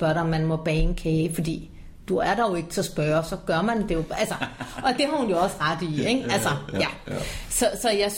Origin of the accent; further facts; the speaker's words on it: Copenhagen, Capital Region of Denmark, Denmark; also born or lived in Ringkøbing; hvor jeg selv er født, men kun født. Jeg er opvokset i København.